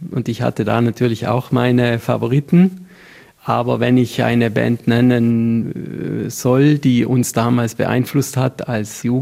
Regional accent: Nals, Trentino-Alto Adige, Italy; Mein Vater ist zu Hause in Nals, in dem Dorf, wo ich aufgewachsen bin, Chorleiter und Organist. Wir sind direkt unterhalb der Kirche aufgewachsen

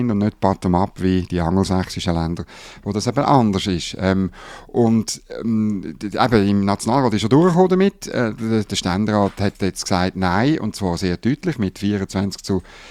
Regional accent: Bern, Switzerland; Ich als Berner

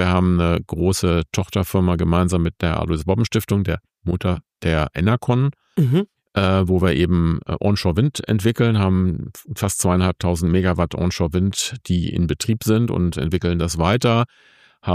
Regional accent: Cochem, Rhineland-Palatinate, Germany; moved away; Wobei ich jetzt inzwischen mehr Zeit in Norddeutschland in meinem Leben verbracht habe, als da, wo ich herkomme. Und das ist die Mosel, Krochem an der Mosel. Wunderschöner Ort.

